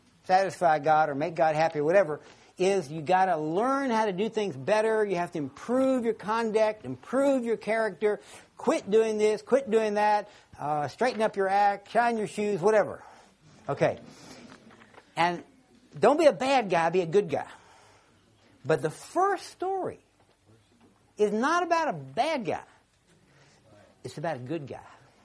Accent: Louisiana, United States; I'm originally from Louisiana, that's where Kevin's from originally too.

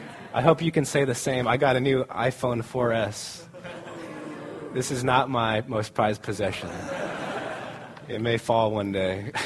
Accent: California, United States; And I think he mentioned to you that we're from Southern California.

